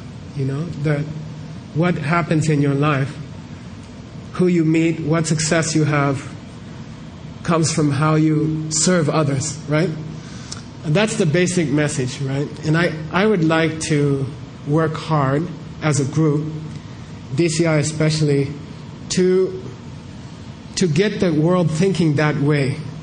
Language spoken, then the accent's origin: English; United States; The English is covered because I came from America